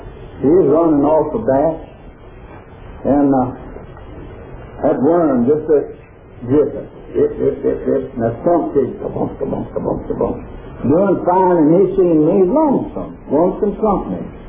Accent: Arkansas, United States; I come from Arkansas by request. And that lets you know the kind of guy I am. Because they're still trying to get folks to come down there. And I was born there. That is my home.

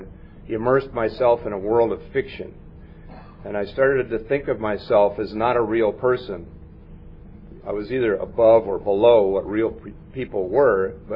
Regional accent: Huntington, New York, United States; born there; also born or lived in Western Pennsylvania; I was born in Huntington, Long Island, New York.

